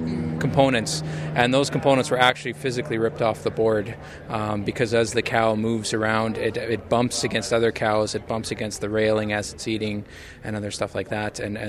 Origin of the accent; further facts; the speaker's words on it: Alberta, Canada; growing up in Alberta, you know, farming is a big part of everybody's lives.